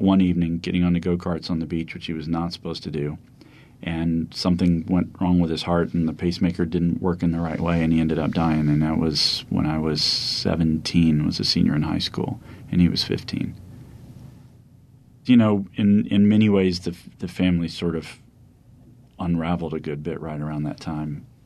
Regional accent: Biloxi, Mississippi, United States; I grew up in Biloxi, Mississippi, on the Gulf Coast.

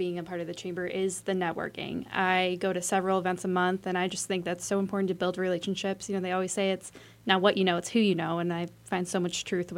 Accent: Walnutport, Pennsylvania, United States; Yep, Walnutport for me.

